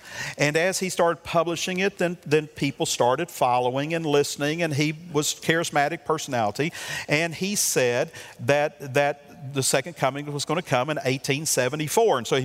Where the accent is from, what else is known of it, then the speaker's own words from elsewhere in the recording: Arkansas, United States; So I said, where are you from? I'm from Arkansas.